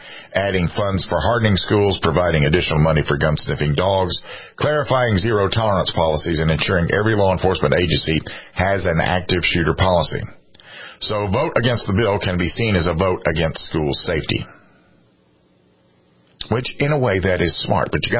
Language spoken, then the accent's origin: English; South Carolina, United States; In my home state here in South Carolina